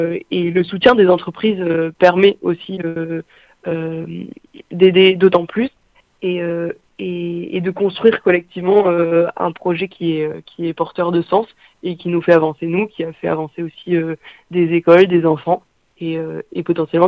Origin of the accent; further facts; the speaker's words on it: Périgueux, Nouvelle-Aquitaine, France; une exposition à la fois locale dans la région de Périgueux d'où on vient